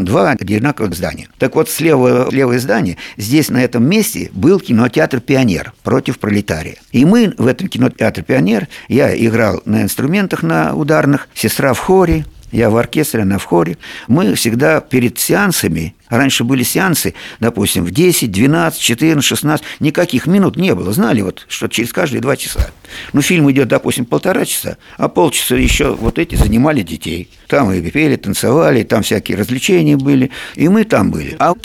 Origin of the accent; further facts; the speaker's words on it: Voronezh, Voronezh Oblast, Russia; Коренной я воронежец. До войны мы жили на проспекте дом 37. Это вот дом связи.